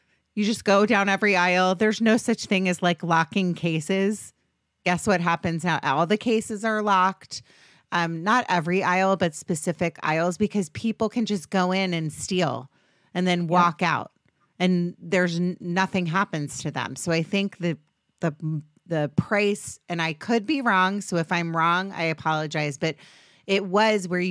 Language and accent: English; Potomac, Maryland, United States; now in Los Angeles, United States; So even though I'm technically from DC, I grew up in Potomac, Maryland. I consider myself a California girl.